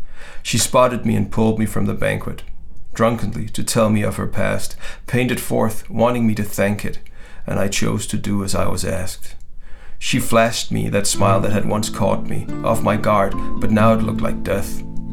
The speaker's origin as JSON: {"language": "English", "region": "Jutland", "country": "Denmark", "said": "I'm from Jylland, the Jutland part of Denmark, and we used to have, when it was TV was terrestrial and got beamed, we could watch German TV"}